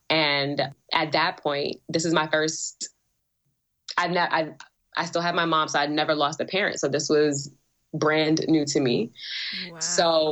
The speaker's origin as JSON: {"language": "English", "town": "Brooklyn", "region": "New York", "country": "United States", "said": "I forgot to tell her I was from Brooklyn at the time."}